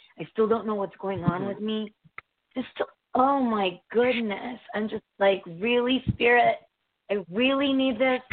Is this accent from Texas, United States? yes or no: no; Connecticut, United States; born there; Maybe it's an East Coast thing, and people actually think I'm from New York. I was born in Connecticut.